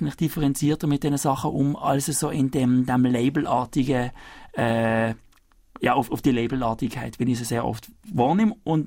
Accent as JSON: {"language": "German", "town": "Biel-Benken", "region": "Basel-Landschaft", "country": "Switzerland", "tie": "born or raised there", "said": "ich bin in der Agglomeration aufgewachsen, in Biel-Bänken."}